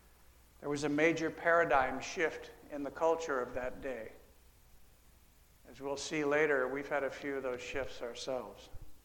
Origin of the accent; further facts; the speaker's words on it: Phoenix, Arizona, United States; We're from Phoenix, Arizona, for any folks that know where that's at.